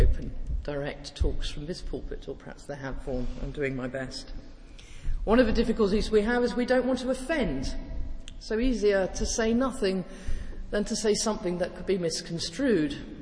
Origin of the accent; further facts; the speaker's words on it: Guernsey; I come from Guernsey in the Channel Islands, and for those of you who've been there, it's a beautiful island, but it is caught in a little bit of a time warp. I suggest we're about 50 years behind the mainland.